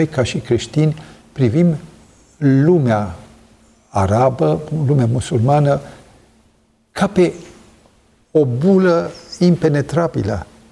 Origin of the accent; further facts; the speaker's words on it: Romania; Suntem mândri că suntem români.